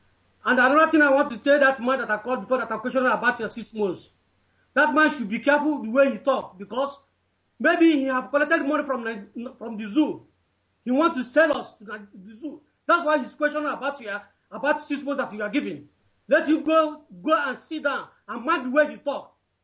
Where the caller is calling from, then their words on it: Bilbao, Basque Country, Spain; I'm calling from Spain.